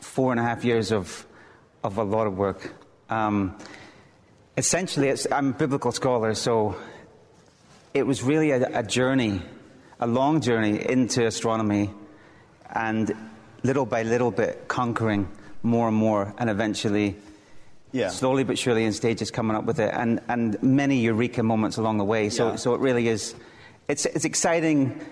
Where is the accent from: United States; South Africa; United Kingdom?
United Kingdom; Northern Ireland; The Troubles were only getting going when I was born. It was a strange time in Northern Ireland.